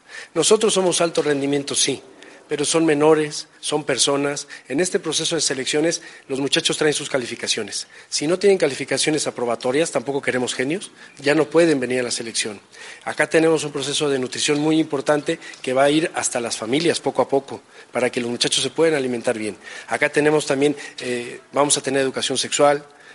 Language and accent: Spanish; Mexico; yo soy mexicano y no andamos tan lejos, o sea, no tendríamos por qué como mexicano presumir